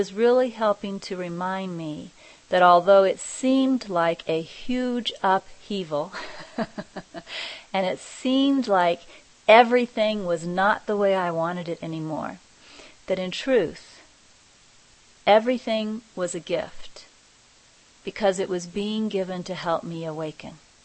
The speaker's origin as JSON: {"language": "English", "region": "Kansas", "country": "United States", "said": "he was from, you know, Paris, France, and I'm originally from Kansas, so there was a cultural difference there to begin with."}